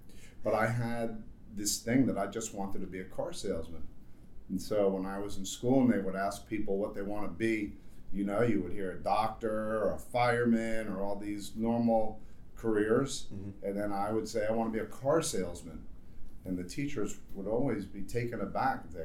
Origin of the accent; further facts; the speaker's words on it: Florida, United States; also born or lived in New Jersey; And I kind of had a unique situation growing up, because I moved from New Jersey to Florida.